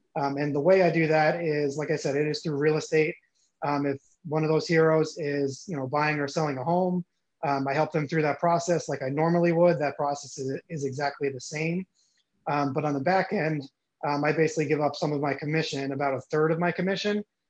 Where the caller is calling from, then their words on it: Phoenix, Arizona, United States; I'm located in Phoenix, Arizona.